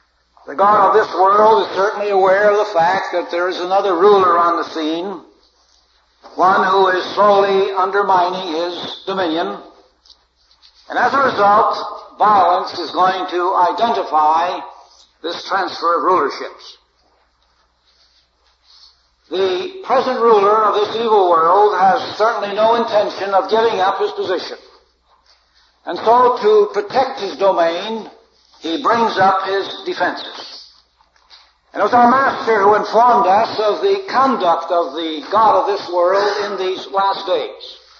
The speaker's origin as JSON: {"language": "English", "town": "Chicago", "region": "Illinois", "country": "United States", "tie": "born or raised there", "said": "As growing up in Chicago under the tutorship of Brother Edmund and all the other elders in Chicago Ecclesia"}